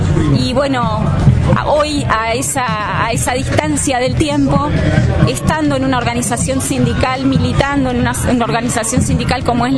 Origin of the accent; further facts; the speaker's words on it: Argentina; nos une hoy en la plaza y nos une como pueblo argentino